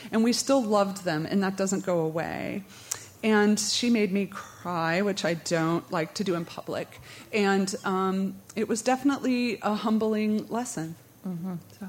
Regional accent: Aurora, Colorado, United States; And we're not from New Orleans. We're from Aurora, which is a suburb of Denver.

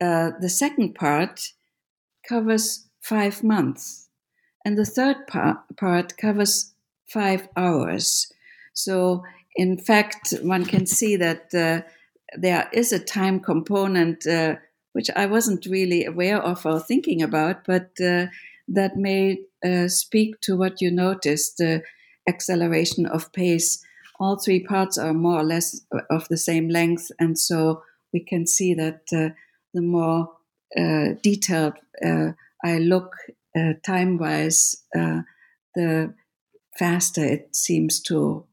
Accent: Germany; I grew up in Germany, and he traveled many parts of the world, but somehow never made it to New York.

